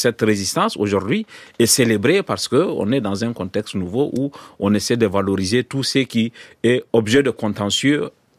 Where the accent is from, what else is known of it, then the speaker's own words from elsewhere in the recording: Diffa, Niger; Je suis de Diffa, l'est du Niger, c'est à 1360 kilomètres